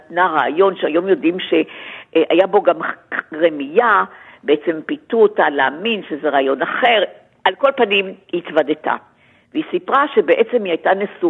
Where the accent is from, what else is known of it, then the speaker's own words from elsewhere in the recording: Tel Aviv, Tel Aviv District, Israel; born there; אם אני שנולדתי בצפון תל אביב